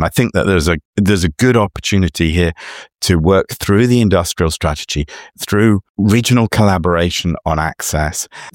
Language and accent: English; London, United Kingdom; I was born and bred in London. I live less than 2 miles from the place of my birth, the hospital in which I was born.